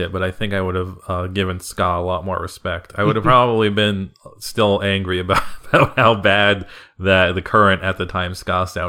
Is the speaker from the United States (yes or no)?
yes; Connecticut, United States; because when I grew up, where I grew up in Connecticut, and the time I grew up